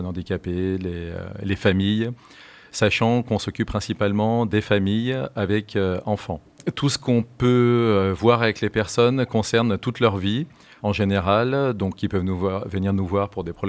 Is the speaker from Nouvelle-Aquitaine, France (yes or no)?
no; Lyon, Auvergne-Rhône-Alpes, France; je suis de Lyon à la base